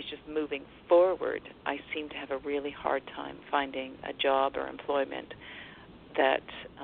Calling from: Abbotsford, British Columbia, Canada; Vancouver area. I'm in Abbotsford, British Columbia.

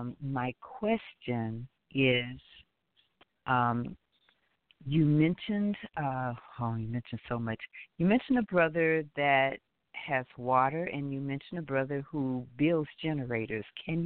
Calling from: Eolia, Missouri, United States; I am in Eolia, Missouri, and this is so exciting.

